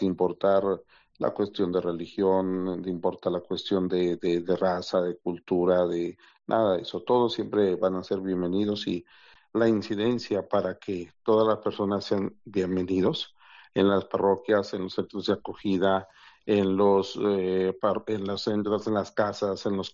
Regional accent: Mexico; para los mismos mexicanos que somos vecinos de Estados Unidos

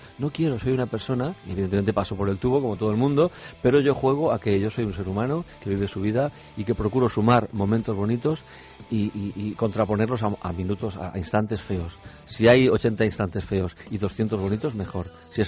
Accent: Barcelona, Catalonia, Spain; Yo soy de Barcelona, soy catalán de Barcelona, pero mi familia es de Albacete.

